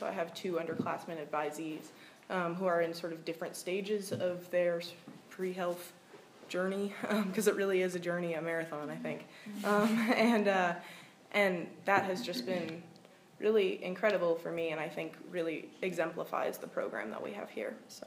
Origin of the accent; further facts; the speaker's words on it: California, United States; I'm a senior here at Amherst, majoring in chemistry. I'm from California